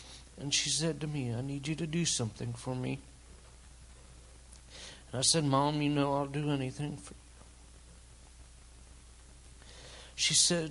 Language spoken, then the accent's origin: English; White Springs, Pennsylvania, United States; I grew up in White Springs, just outside of Mifflinburg, and graduated from Mifflinburg School in 1989.